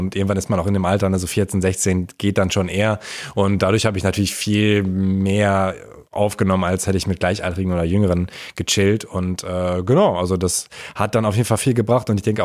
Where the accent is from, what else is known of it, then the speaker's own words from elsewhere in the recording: Aalen, Baden-Württemberg, Germany; Ja, Aalen einfach.